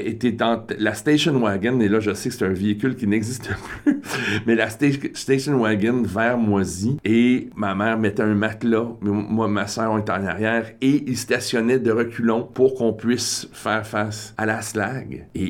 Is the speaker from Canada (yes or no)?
yes; Ontario, Canada; si je parle encore français aujourd'hui, parce que je suis natif de l'Ontario, c'est grâce à ma mère qui m'obligeait de parler français dans la maison